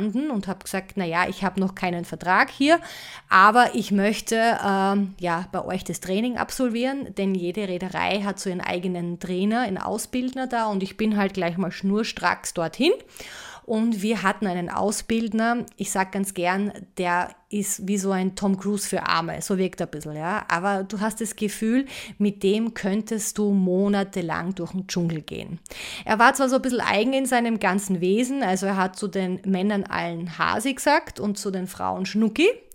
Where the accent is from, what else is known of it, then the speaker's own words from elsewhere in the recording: Vienna, Austria; Ich komme ja aus Wien und habe hier in Wien auch studiert und gearbeitet